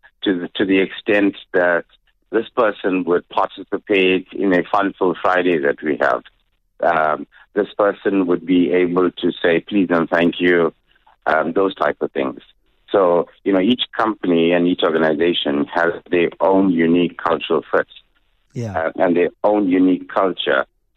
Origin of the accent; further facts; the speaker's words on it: South Africa; We have not made it a part of being South African. So, you know, being proudly South African is we are the Rainbow Nation.